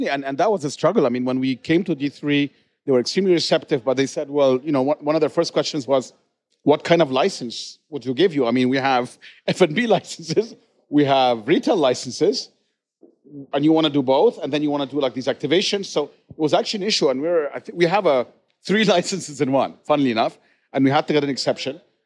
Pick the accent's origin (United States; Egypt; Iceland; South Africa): Egypt; Cairo, Cairo Governorate; I grew up in Cairo. Right. I'm Egyptian.